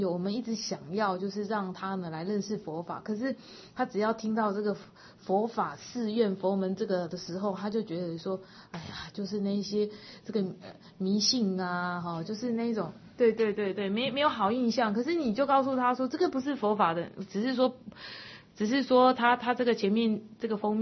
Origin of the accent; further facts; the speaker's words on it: China; 因为他符合我们中国的一种民族性，还有我们就是中国人的这个背景